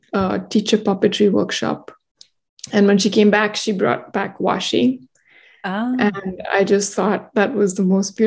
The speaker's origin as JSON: {"language": "English", "region": "Delhi", "country": "India", "tie": "born or raised there", "said": "I grew up in Delhi, mm-hmm. in India, mm-hmm. And spent most of my growing up years there."}